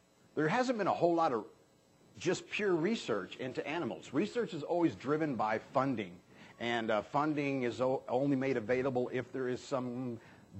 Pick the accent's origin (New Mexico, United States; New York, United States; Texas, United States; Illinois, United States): New Mexico, United States; Even when I was a young kid, growing up in New Mexico, I would catch almost anything that moved.